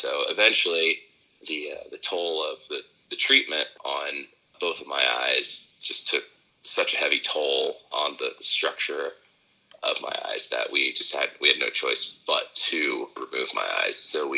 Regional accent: Jacksonville, Florida, United States; also born or lived in Chicago; So I was actually born in Chicago, Illinois, but didn't live there long enough to call it home. So I actually grew up in Jacksonville, Florida.

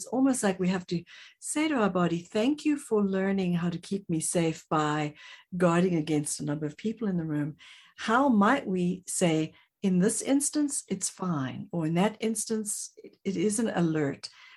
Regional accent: South Africa; I'm from South Africa

